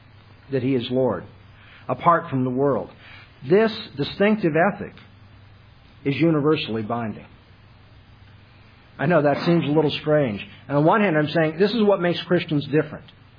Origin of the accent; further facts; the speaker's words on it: California, United States; Now, I'm from California, if you understand, you know.